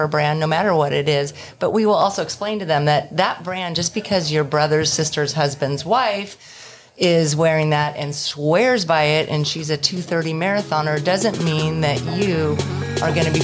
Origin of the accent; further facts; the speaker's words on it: Naperville, Illinois, United States; now in Ridgefield, United States; I came from Naperville, Illinois, which were Naperville Running Company, a great running store that has incredible community and really was my sort of family. I came to Ridgefield and there was nothing there.